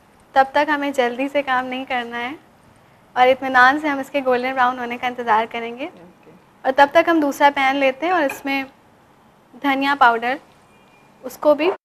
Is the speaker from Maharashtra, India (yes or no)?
no; Jais, Uttar Pradesh, India; जी, मैं बेसिकली लखनऊ की रहने वाली हूँ, वहाँ